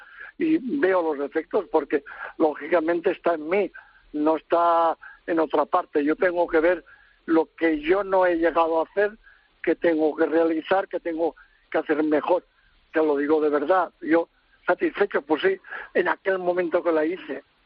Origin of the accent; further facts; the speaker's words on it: Valencian Community, Spain; soy valenciano y estoy en Alcácer